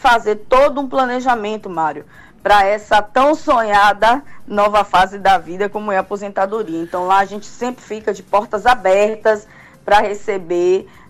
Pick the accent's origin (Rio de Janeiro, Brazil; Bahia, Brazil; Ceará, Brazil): Bahia, Brazil; Vila de Abrantes; Eu sou nascida, criada em Abrantes.